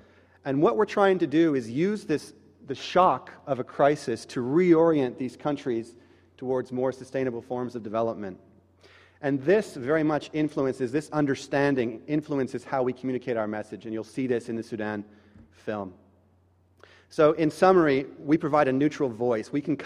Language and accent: English; Canada; As was mentioned, I'm Canadian.